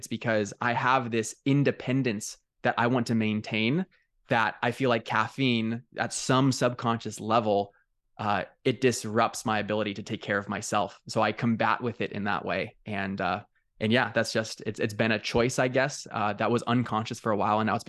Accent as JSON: {"language": "English", "town": "Newport Beach", "region": "California", "country": "United States", "tie": "born or raised there", "said": "So I grew up in Newport Beach, which is a very affluent area of the world. I didn't realize it was that when I was living in it, right?"}